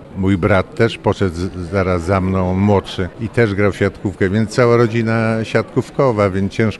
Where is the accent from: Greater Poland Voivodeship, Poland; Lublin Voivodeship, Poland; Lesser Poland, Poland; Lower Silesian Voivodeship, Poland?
Lublin Voivodeship, Poland; Lublin; born there; bo jestem urodzonym lublinianinem i dostaję honorowego obywatela mojego miasta